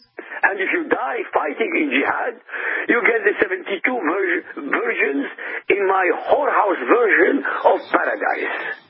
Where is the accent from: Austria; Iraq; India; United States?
Iraq; Listen, I come from Iraq.